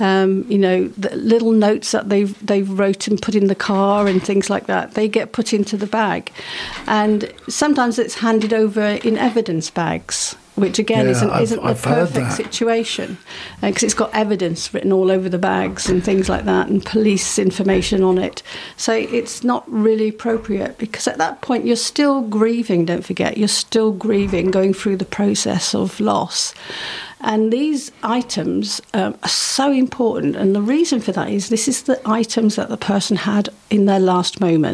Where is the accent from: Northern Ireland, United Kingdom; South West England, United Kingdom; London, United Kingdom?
South West England, United Kingdom; Sidmouth; Well, I'm, well, I've been in Sidmouth since I was a very, very young child. I'm really, really old now, so I would say a long time.